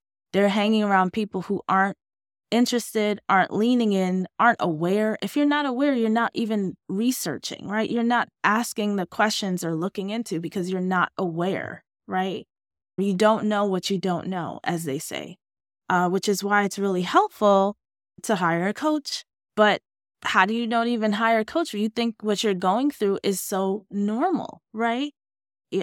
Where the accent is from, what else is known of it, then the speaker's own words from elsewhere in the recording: New York, United States; also born or lived in Oakland / Chicago / Los Angeles; now in Orlando, United States; I'm born and raised in New York, lived in Oakland, lived in Chicago, lived in LA. Now I live in Orlando.